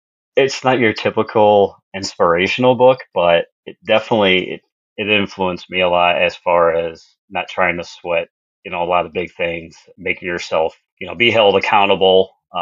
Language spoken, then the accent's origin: English; Chicago, Illinois, United States; saw that I was from Chicago area